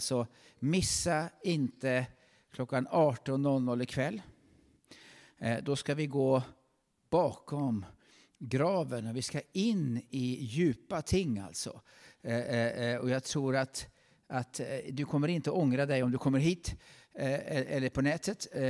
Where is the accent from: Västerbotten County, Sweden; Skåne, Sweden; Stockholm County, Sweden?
Stockholm County, Sweden; Sigtuna; Jag kommer från Sigtuna. Där har vi varmt.